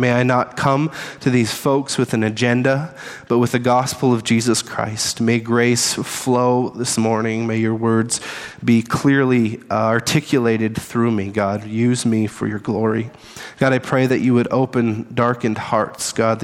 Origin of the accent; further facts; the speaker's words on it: Climax, Minnesota, United States; I was born and raised in Climax, Minnesota, and currently live in the house that I grew up in.